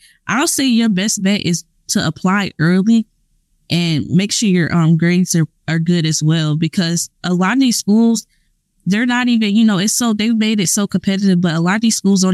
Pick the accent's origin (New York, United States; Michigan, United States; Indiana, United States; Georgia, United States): Georgia, United States; because I'm originally from Georgia, you know, I thought about the AUC, but I didn't think I really wanted to be there because I've already experienced, like, Atlanta and everything like that.